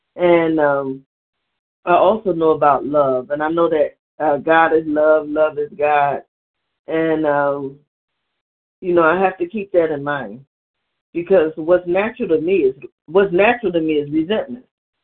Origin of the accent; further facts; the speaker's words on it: Cleveland, Ohio, United States; I'm from Cleveland, Ohio.